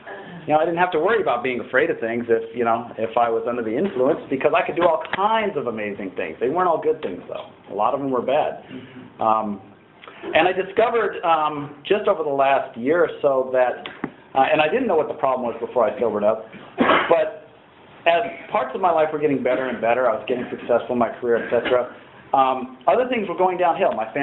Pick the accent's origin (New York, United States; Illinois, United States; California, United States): California, United States; Pasadena; born there; So let's see, I was born in Pasadena, California.